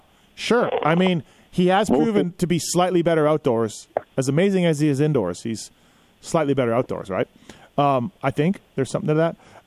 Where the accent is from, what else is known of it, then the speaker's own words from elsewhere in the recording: Manitoba, Canada; I'm from Manitoba. I'm from Manitoba.